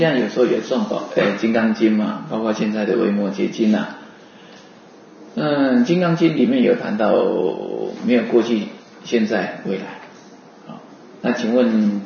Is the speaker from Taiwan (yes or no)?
yes; Taiwan; 我们台湾话讲说